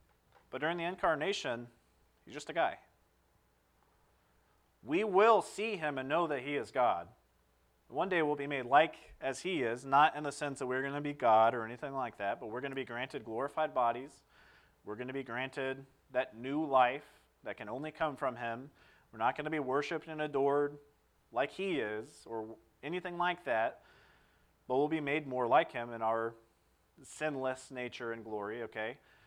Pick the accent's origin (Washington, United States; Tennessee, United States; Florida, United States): Florida, United States; Clearwater; I grew up in Clearwater, so you generally remember all the faces.